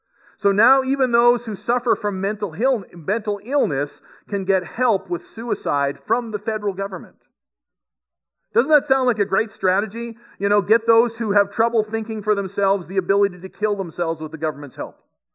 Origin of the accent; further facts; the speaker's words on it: Canada; Now, I look at this and I go, okay, Canada and my homeland, right?